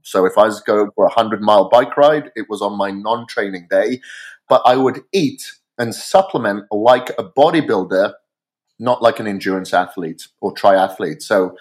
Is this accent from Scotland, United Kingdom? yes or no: no; Wales, United Kingdom; now in Boise, United States; I'm from Wales originally, and I'm here in Boise, Idaho